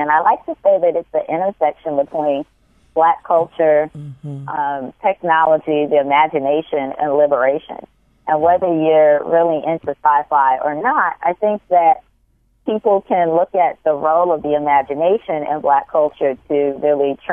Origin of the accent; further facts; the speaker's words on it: Chicago, Illinois, United States; Of course, he came of age in my hometown of Chicago